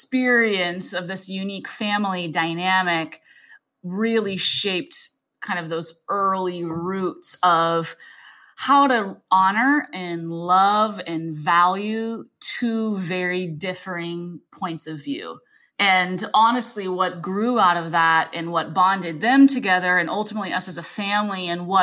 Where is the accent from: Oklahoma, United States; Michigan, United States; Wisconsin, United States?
Oklahoma, United States; Tulsa; born there; I was born in Tulsa, Oklahoma.